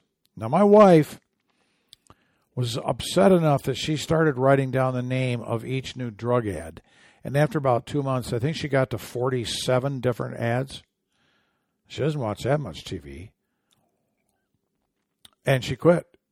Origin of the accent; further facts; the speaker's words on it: Michigan, United States; moved away; Growing up in Michigan, I didn't know what an e-ticket ride was. I didn't know that till I moved to Southern California.